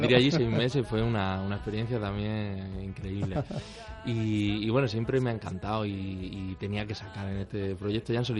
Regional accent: Almería, Andalusia, Spain; Sí, soy de Almería.

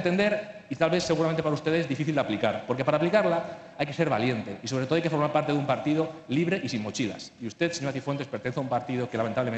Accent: Community of Madrid, Spain; como madrileño y como contribuyente quiero exigir resultados a las universidades.

